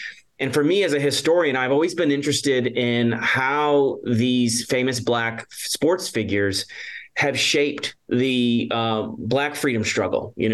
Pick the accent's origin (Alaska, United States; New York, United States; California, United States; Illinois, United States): Illinois, United States; Chicago; And so his career in many ways shaped my youth, like a lot of kids growing up in the Chicagoland area.